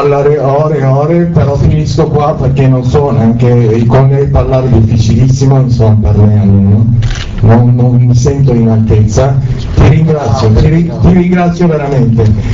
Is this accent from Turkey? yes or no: yes; Istanbul, Turkey; Italian is a second language; moved away as an adult; now in Trieste, Italy; sono turco, anch'io, sono di Istanbul, famiglia un po' mia storia, anche sua storia, io sono nato in Turchia, ho vissuto 20 anni meravigliosi e poi 35 anni vivo qua a Trieste